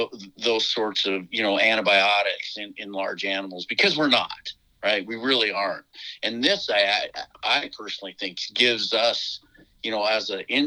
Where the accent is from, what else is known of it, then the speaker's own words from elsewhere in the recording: Montana, United States; I mean, I grew up in Montana, and a lot of the rural places where cattle are raised, the veterinarians are far, few and far in between.